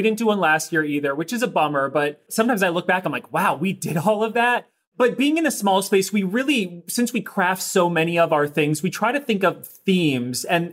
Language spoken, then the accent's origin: English; Maryland, United States; born and raised right outside of D.C. in Maryland.